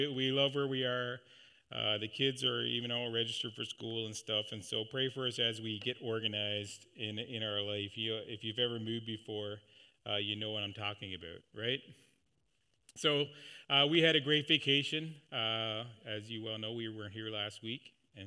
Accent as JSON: {"language": "English", "region": "Newfoundland and Labrador", "country": "Canada", "tie": "born or raised there", "also_born_or_lived": "Northern Ontario", "said": "I grew up in Newfoundland and spent a lot of time in Northern Ontario."}